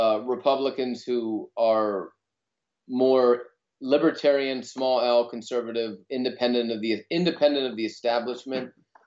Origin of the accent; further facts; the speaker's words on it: Maryland, United States; now in Pennsylvania, United States; I live in the United States. I reside in Pennsylvania. I grew up in Maryland, actually, and I've been pretty interested in politics since high school.